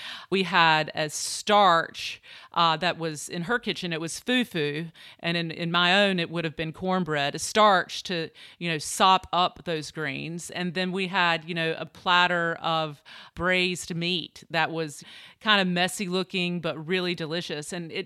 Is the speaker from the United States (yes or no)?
yes; Deep Run, North Carolina, United States; So I grew up on my parents' tobacco farm, and every summer, you know, that's what our summer was all about.